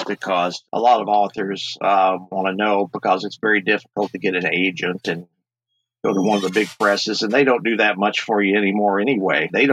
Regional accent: Smyrna, Tennessee, United States; I'm originally from Smyrna, Tennessee, which is about 20 miles southeast of Nashville.

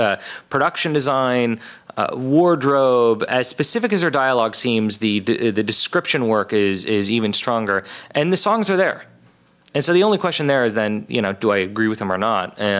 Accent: Beverly Hills, California, United States; Look, I grew up in Beverly Hills, but for some reason, I feel very comfortable in the Midwest.

